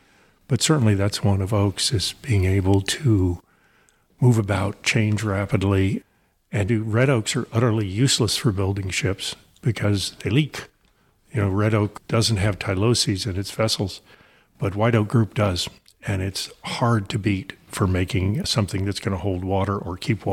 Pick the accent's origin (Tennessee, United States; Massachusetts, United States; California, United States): California, United States; I grew up in California and we had a lot of oaks and there were oaks in my backyard and there were oaks everywhere I went walking and I loved them. And then I came east